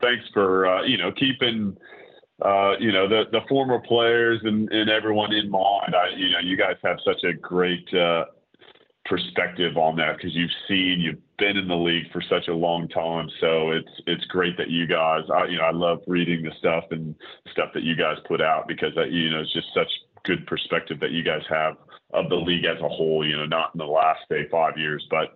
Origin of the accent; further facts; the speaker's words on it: New Zealand; I came from New Zealand.